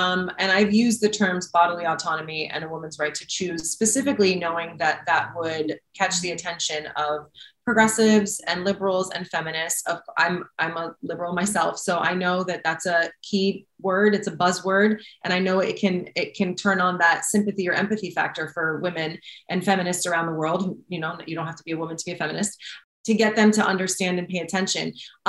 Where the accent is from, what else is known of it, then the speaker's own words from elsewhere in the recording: United States; specifically in the United States for me, because I'm American